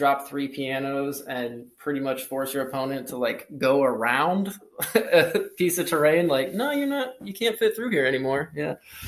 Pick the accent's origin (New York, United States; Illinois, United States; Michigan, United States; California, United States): Michigan, United States; Kalamazoo; I'm from Kalamazoo.